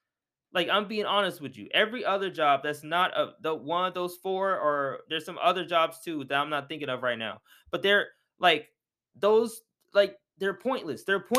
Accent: United States; I can only speak for America. As an American, we are bored.

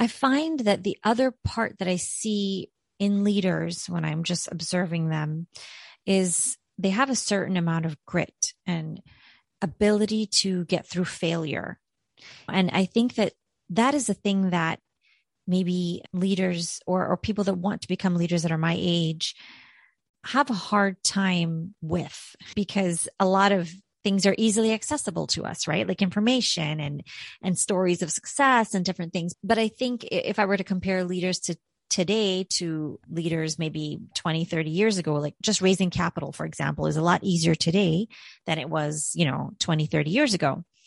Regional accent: Barbados; born there; I was born in Barbados, and ever since I was 14, I always like looked for a mentor

